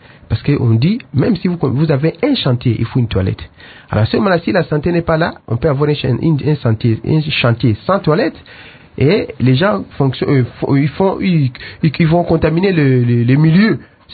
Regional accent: DR Congo; Quand on dit une famille chez nous en Afrique ou en RDC, c'est au moins 5 à 6 personnes, hein, la moyenne.

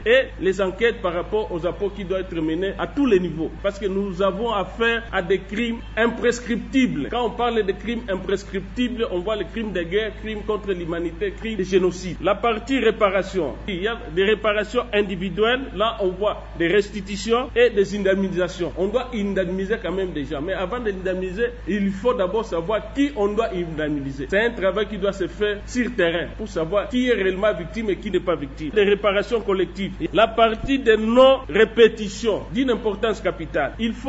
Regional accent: DR Congo; ce n'est pas trop appliqué ici chez nous en République démocratique

